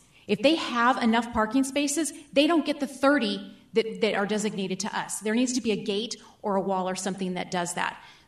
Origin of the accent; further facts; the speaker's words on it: South Tucson, Arizona, United States; I grew up in South Tucson, so I can say it.